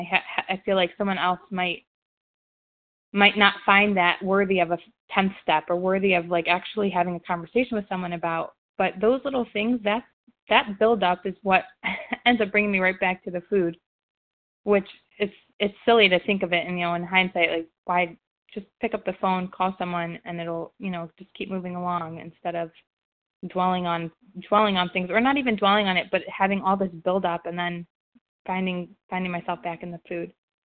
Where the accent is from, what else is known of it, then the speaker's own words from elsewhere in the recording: Ohio, United States; I'm sorry, I'm from Ohio.